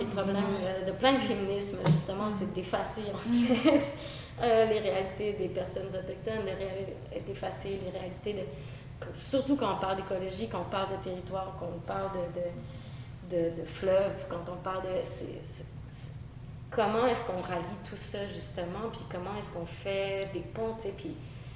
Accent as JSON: {"language": "French", "region": "Quebec", "country": "Canada", "said": "on est québécois, on est envahi par les anglophones"}